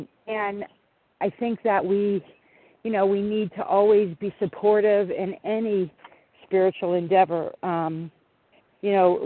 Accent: Florida, United States; from Florida, although I happen to be in West Virginia right now.

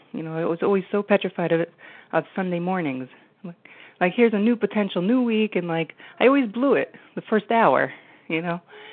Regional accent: New Jersey, United States; I'm from New Jersey

